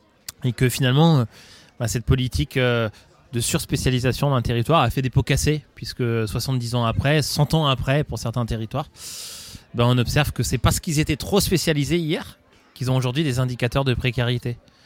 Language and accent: French; Pays de la Loire, France; je viens des Pays de la Loire, du département voisin, la Sarthe.